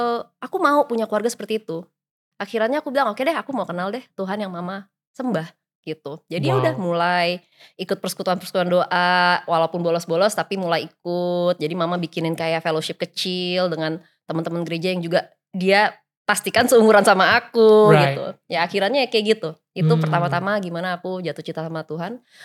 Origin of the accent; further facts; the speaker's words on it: Macau; Generasi keempat yang tinggal di Makau.